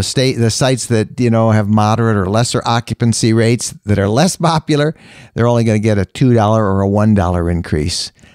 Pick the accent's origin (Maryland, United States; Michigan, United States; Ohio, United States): Michigan, United States; If you're in Michigan, Michigan has some incredible campgrounds. Happens to be my home state